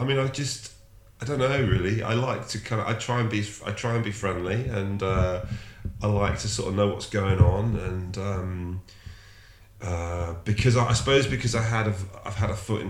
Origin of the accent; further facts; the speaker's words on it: South East England, United Kingdom; now in York, United Kingdom; I grew up in Buckinghamshire. I came here in 1990. I was 18 and I was at York St John for 4 years